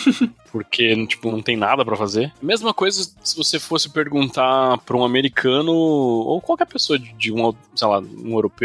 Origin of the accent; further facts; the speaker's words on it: São Paulo, Brazil; born there; eu nasci em São Paulo